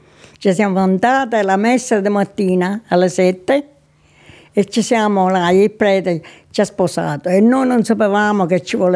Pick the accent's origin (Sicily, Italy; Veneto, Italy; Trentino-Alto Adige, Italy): Sicily, Italy; Floridia; born there; Io sono nata in Sicilia, Floridia, provincia di Siracusa, nel 1929.